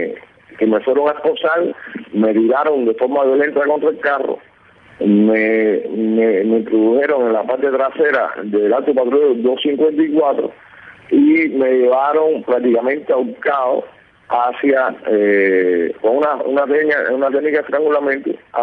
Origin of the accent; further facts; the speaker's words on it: Cuba; estamos en función como ciudadanos cubanos